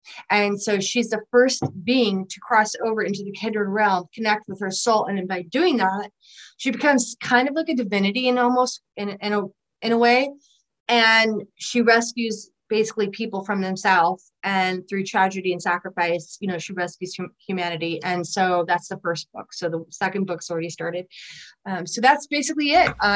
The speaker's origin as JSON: {"language": "English", "region": "California", "country": "United States", "said": "a little girl who lives in Los Angeles of all places, because I'm from Southern California. But at the time I started writing it, I was living in New Hampshire"}